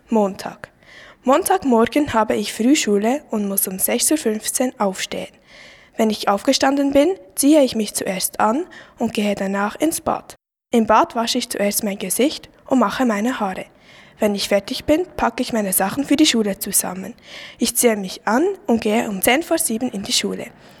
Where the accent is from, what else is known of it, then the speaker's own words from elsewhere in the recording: Switzerland; born there; bin 13 Jahre alt. Geboren bin ich in der Schweiz.